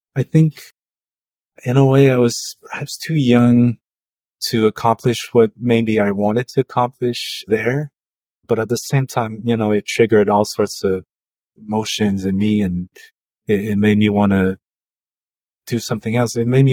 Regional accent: Quebec, Canada; also born or lived in Japan; I was born in Japan, but I grew up in Quebec, in Canada.

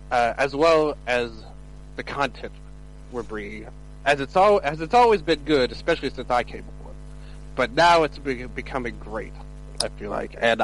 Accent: Memphis, Tennessee, United States; Although I am from Memphis, born and raised, proud, the mecca of wrestling in general in America

